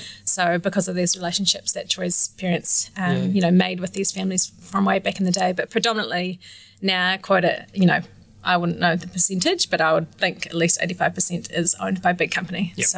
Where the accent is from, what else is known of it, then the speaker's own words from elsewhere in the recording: Golden Bay, Tasman, New Zealand; also born or lived in Marlborough; I'm originally from Golden Bay and then Marlborough.